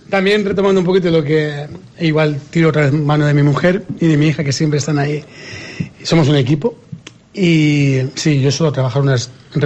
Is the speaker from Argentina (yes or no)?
no; Valencia, Valencian Community, Spain; also born or lived in Hungary / Chile / Florida / Ecuador; now in Castellón, Spain; soy de Valencia, trabajo en Castellón, pero … Y cuando vine hace pues 10, 12 años a Castellón, venía de Hungría, había estado en Chile, había estado en Florida, había estado en Ecuador, había estado en Costa Rica